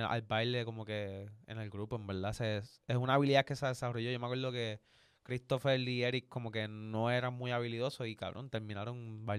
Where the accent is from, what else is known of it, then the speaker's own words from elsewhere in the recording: Puerto Rico; Pero eso es personal para mí porque yo soy de aquí, de PR.